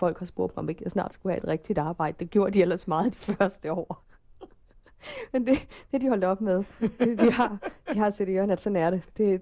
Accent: Holstebro, Central Denmark Region, Denmark; also born or lived in Sønderjylland; Jeg voksede op i Holstebro i sådan et pænt borgerligt villakvarter.

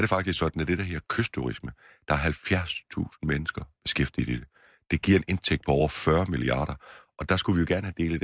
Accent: Region of Southern Denmark, Denmark; Region Sydjylland og Fyn, hvor jeg kommer fra, har fået 1,6% flere statslige arbejdspladser

